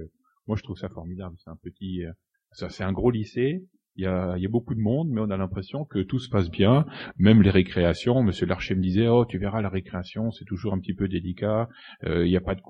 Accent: Mulhouse, Grand Est, France; now in Cairo, Egypt; Je viens d'Alsace, de Mulhouse, où j'étais proviseur adjoint dans un grand lycée de 1250 élèves.

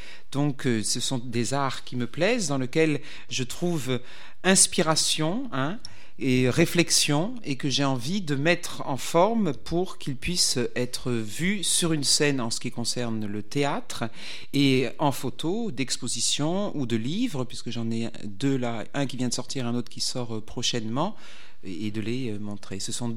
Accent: France; Je suis française, mon père est normand et ma mère est de la Loire.

